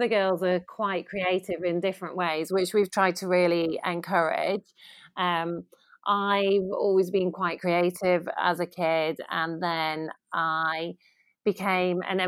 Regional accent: United Kingdom; I'm British.

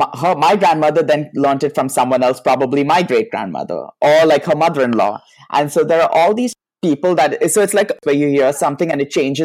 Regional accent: India; now in United States; I'm an immigrant. I came from India. I've lived in America. I've married someone from the South, and I'm also gay.

